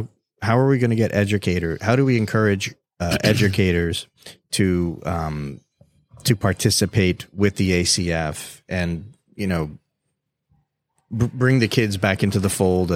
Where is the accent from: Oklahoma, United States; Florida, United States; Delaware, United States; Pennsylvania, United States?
Florida, United States; Miami; born there; Side note, I was born Miami.